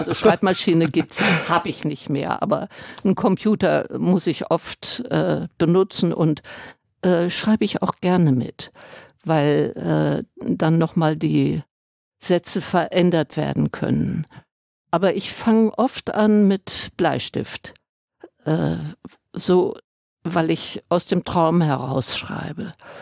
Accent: Dresden, Saxony, Germany; born there; ich bin in Dresden geboren.

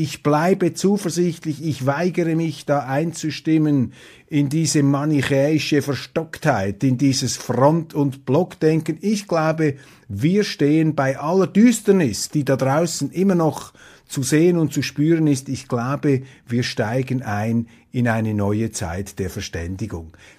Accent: Switzerland; ich bin ein Schweizer

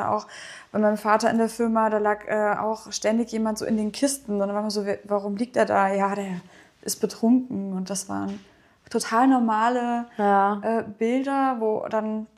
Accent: North Rhine-Westphalia, Germany; ich bin sehr ländlich aufgewachsen im Sauerland und Nordrhein-Westfalen in Deutschland.

